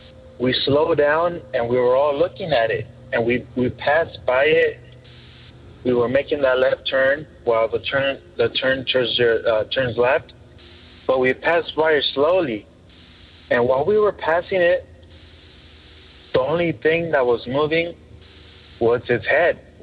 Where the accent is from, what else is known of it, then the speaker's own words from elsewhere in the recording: Corona, California, United States; I'm from Corona, California.